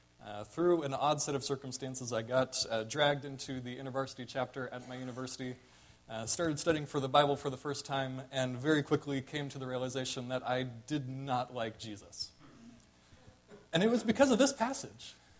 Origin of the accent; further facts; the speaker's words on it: Arizona, United States; moved away as an adult; also born or lived in Colorado; I moved here about a year and a half ago from Colorado, where I was in seminary. But before that, I grew up in Arizona.